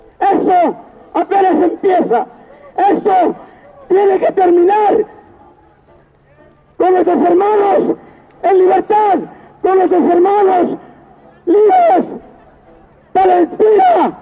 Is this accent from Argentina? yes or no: no; Atenco, State of Mexico, Mexico; No solo en Atenco, porque yo soy de Atenco.